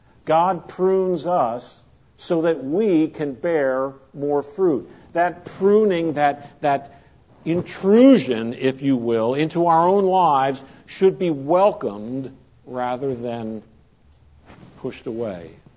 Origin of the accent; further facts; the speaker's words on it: Trenton, New Jersey, United States; The house where I grew up in Trenton, New Jersey, had a cherry tree in the backyard.